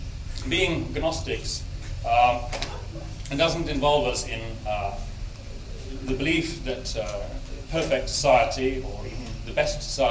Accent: United Kingdom; I came from Britain believing it was a very backward country, but I've since become convinced that it's very far ahead of yours, about 20 years, I'd say.

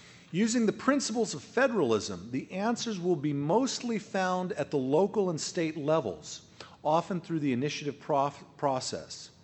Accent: California, United States; Since I'm from California, the initiative process is particularly congenial to me

